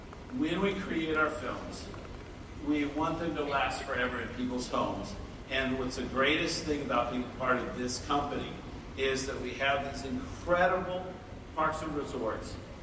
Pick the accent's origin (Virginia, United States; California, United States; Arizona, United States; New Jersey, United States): California, United States; Whittier; I grew up in Whittier, California. And this was my favorite place, Disneyland, to come to all the time.